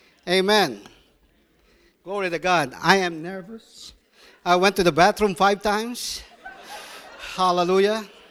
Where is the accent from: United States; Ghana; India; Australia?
Ghana; Accra, Greater Accra; And also I came from Ghana, Africa, Accra.